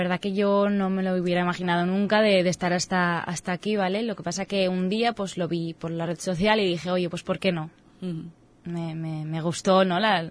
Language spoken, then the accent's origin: Spanish; Bellreguard, Valencian Community, Spain; Bueno, soy de Bellreguard y tengo 22 años.